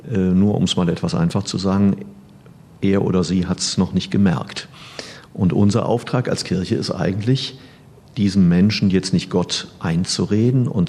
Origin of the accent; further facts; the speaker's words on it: Cologne, North Rhine-Westphalia, Germany; now in Hamburg, Germany; Ich komme ja selber aus Köln und kann von daher ein bisschen beurteilen, wie die Entwicklung dort läuft.